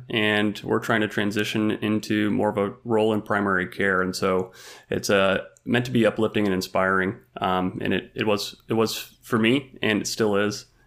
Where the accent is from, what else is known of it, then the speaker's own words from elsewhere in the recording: Iowa, United States; I'm a pharmacist. I grew up in the Midwest, small town Iowa.